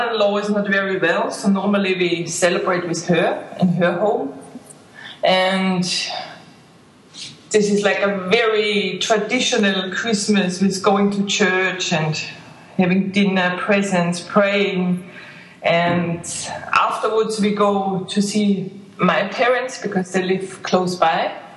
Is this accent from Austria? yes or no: yes; Austria; also born or lived in Libya / Australia / New Zealand / Romania; now in Dubai, United Arab Emirates; I'm from Austria. Living away from Austria for the 20 years now. I lived in 5 different countries. I had to write it down because I can't remember anymore. So we lived in Libya, Australia, New Zealand and Romania, and now I'm in Dubai.